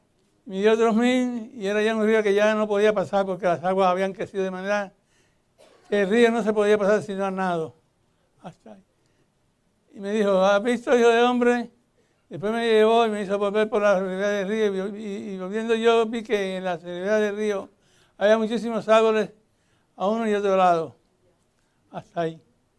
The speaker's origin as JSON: {"language": "Spanish", "town": "Cataño", "country": "Puerto Rico", "tie": "born or raised there", "said": "yo me crié en un pueblito en Puerto Rico que se llama Cataño, que es frente a la bahía de San Juan. Y ahí hay playa por todos los lados."}